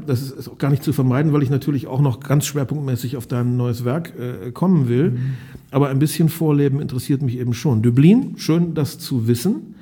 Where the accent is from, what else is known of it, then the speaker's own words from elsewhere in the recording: Lower Saxony, Germany; Ich bin zum Teil in der Grafschaft Bentheim aufgewachsen.